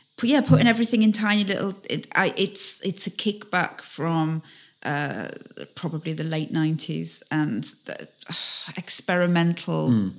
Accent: Carlisle, North West England, United Kingdom; I'm from Carlisle, you know. I've seen it all.

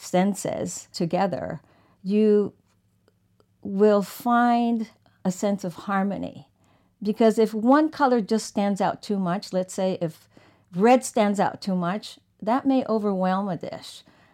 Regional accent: Tokyo, Japan; So I grew up partially in Tokyo, and I would sit with my girlfriends and we would compare our lunch boxes.

